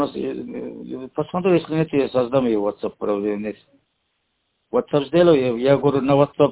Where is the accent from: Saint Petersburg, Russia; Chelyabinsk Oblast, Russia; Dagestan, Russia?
Dagestan, Russia; по нашему здесь, не Махачкале району, откуда я родом, да?